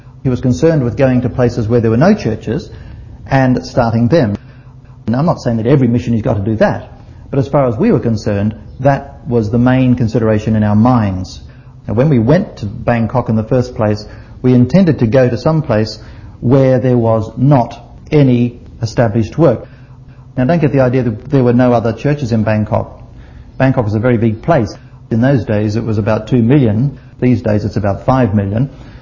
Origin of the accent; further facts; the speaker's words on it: Australia; We came from Australia, both of us, from a very active church background